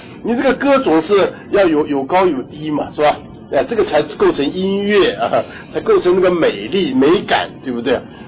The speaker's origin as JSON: {"language": "Chinese", "country": "China", "said": "所以我们中国人呢没事干的时候就吃饭啊，这个总要弄得热热闹闹的"}